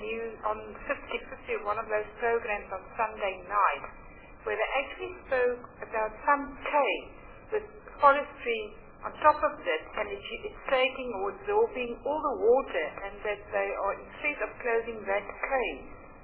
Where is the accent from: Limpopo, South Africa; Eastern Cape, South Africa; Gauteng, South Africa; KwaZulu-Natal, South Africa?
Limpopo, South Africa; English is a second language; I am obviously from Limpopo